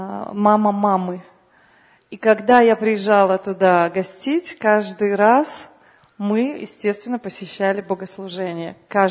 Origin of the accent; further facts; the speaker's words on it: Chișinău, Moldova; я родом с Молдавии. Родилась, выросла, вышла замуж, родила детей в одном городе, Кишиневе, столица Молдавской республики бывшей.